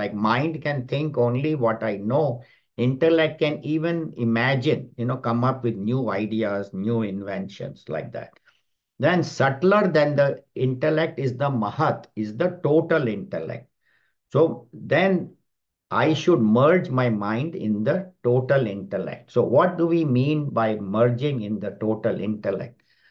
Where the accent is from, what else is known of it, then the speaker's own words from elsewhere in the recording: California, United States; So we said, "We are from California. We belong to Chinmaya Mission."